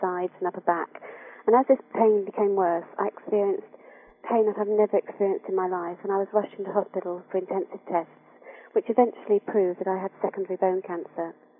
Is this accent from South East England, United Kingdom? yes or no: yes; Reading, South East England, United Kingdom; and I come from Reading in Berkshire.